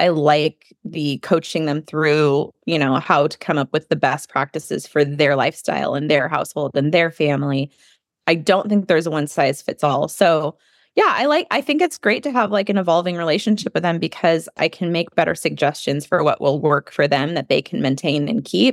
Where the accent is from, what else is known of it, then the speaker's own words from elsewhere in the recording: Santa Barbara, California, United States; both born and raised in Santa Barbara. So we have a really great friend base here.